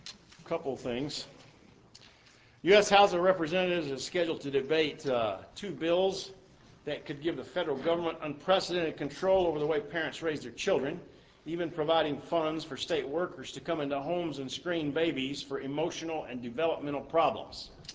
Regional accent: Texas, United States; You'll find this interesting, or at least I do, but then I'm from Texas.

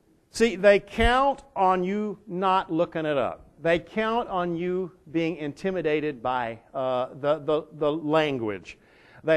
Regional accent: Minneapolis, Minnesota, United States; yeah, I'm from Minneapolis too, you know.

